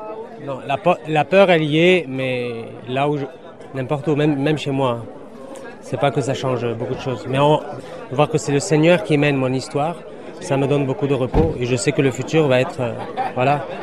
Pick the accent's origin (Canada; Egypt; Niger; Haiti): Egypt; now in Bayonne, France; Alors, comme vous dites, je viens d'Égypte.